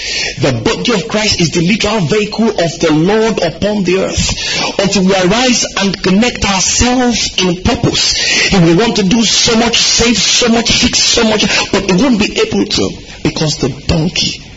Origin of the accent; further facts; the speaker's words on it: Igbotako, Ondo, Nigeria; Like my hometown, it's called Igbotako. It does not inspire anything.